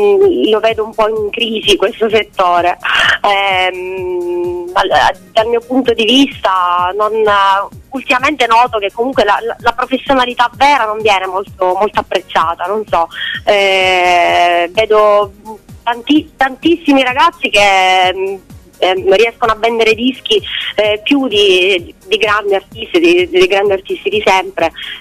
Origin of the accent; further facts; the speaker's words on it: Agrigento, Sicily, Italy; E poi tra l'altro io provengo da Agrigento, sono partita da Catania